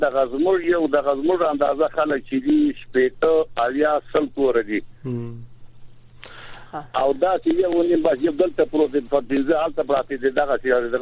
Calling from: Azad Kashmir, Pakistan; د پاکستان د کشمیر نه د تماس نیولای دی وو.

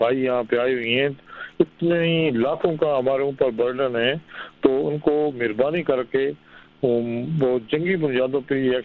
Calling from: Attock, Punjab, Pakistan; میں پنجاب کا ہوں, لیکن میں ایز اے پاکستانی

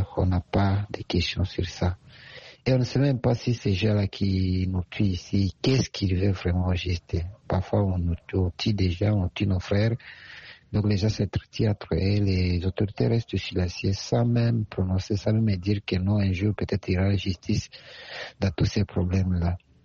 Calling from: Bunia, Ituri, DR Congo; toujours votre auditeur de l'Ituri, donc en République démocratique du Congo, en ville de Bounia.

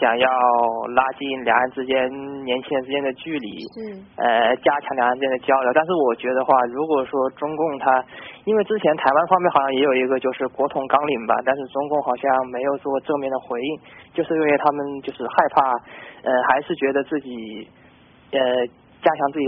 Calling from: China; 但是我是一个大陆人，我也相当于是90后的吧

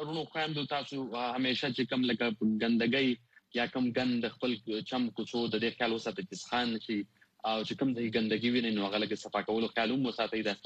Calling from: Dubai, United Arab Emirates; زه د دوبۍ نه یم

